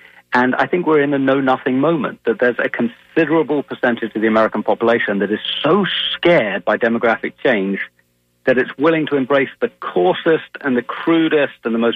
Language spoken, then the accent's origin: English; England, United Kingdom; Well, look, I grew up in England, and England is a country with nearly 60 million people